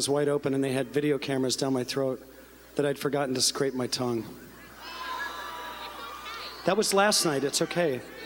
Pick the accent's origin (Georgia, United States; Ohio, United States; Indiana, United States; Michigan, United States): Georgia, United States; I love humidity, I'm from Georgia.